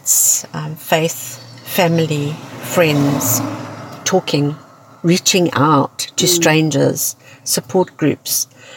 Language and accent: English; Zimbabwe; because I'm originally from Zimbabwe